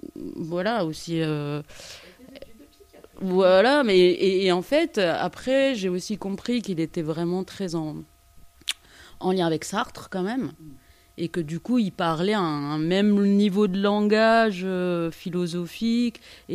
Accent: Madagascar; born there; Je suis née à Madagascar, j'ai vraiment un prénom typique de là-bas, un nom typique de là-bas, mais comme je suis blanche

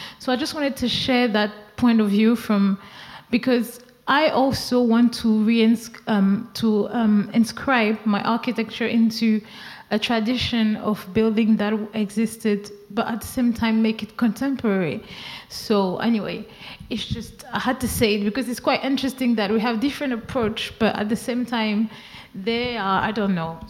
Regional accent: Cotonou, Littoral, Benin; where I grew up in Cotonou

